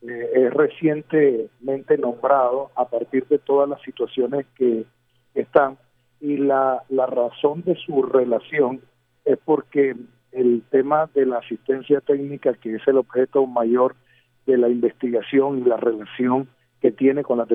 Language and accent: Spanish; Barranquilla, Atlántico, Colombia; como los barranquilleros nos las merecemos